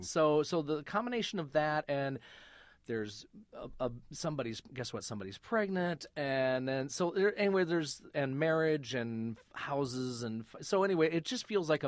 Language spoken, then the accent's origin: English; Flint, Michigan, United States; We had in my hometown of Flint, Michigan, we had the Dort.